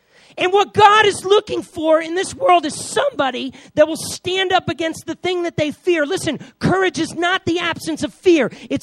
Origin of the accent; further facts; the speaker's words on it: New York, United States; I grew up in New York, all right? It's all the people from Crooklyn.